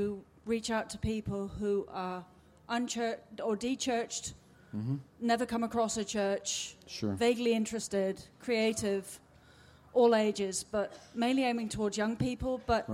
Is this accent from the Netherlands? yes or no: yes; The Hague, South Holland, Netherlands; English is a second language; I'm from St. John's of Phillips The Hague in Holland.